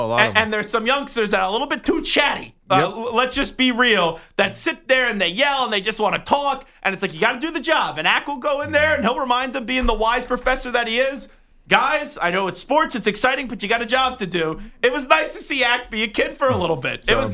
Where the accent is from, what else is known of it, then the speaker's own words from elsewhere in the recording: New York, United States; I'm loud. I'm a New Yorker. I'm a Northeast guy.